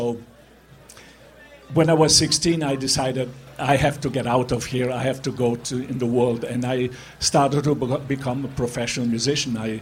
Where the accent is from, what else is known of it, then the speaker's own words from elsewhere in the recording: Ortisei, Trentino-Alto Adige, Italy; born there; English is a second language; So I was born in a little town called Ortisei in Italy.